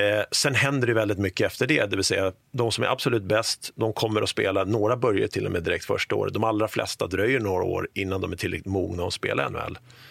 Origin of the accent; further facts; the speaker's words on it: Sollentuna, Stockholm County, Sweden; jag kommer ihåg att man nu spelar på garageuppfarten med mina två bröder hemma i Sollentuna här